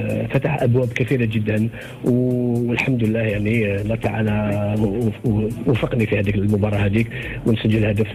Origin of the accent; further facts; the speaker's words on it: Algeria; هذا شرف كبير كجزائري وكعربي ايضا